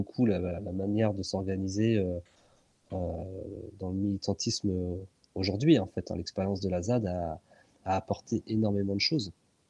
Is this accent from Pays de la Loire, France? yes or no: yes; Plessé, Pays de la Loire, France; Mais je suis originaire du coin, en fait. Toute ma famille, on est originaire de Plessé, à quelques kilomètres au nord de Notre-Dame-des-Landes.